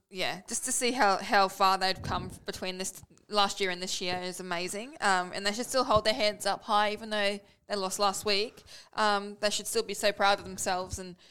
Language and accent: English; Queensland, Australia; because I'm from Queensland